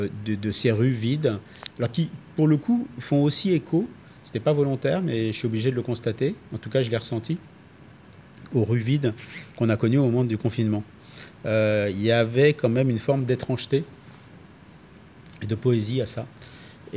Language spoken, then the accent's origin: French; Rennes, Brittany, France; born there; Je suis breton. Et avec cette déception, c'est qu'en fait, généralement, moi je suis né à Rennes, ouais.